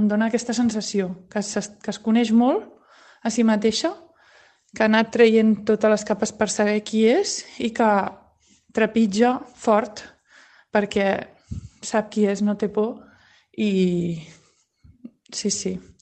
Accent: Sabadell, Catalonia, Spain; soc veïna de la Laura Clotet, soc sabadellenca com ella i soc cantant, músic de clàssic, de música clàssica.

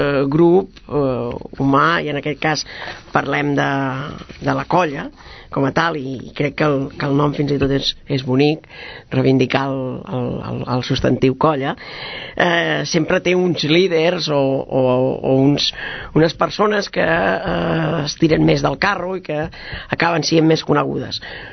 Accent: Mataró, Catalonia, Spain; no tinc 100 anys i tampoc sóc de Sabadell. Això... m'hauran de perdonar, que sóc de Mataró, almenys no sóc de Terrassa.

